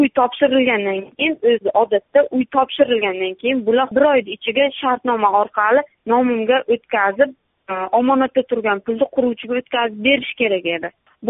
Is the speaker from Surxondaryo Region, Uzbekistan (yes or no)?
yes; Angor, Surxondaryo Region, Uzbekistan; born there; 1993 yil 16 aprelda Angor tuman Gulzor mahallasida tug'ilganman.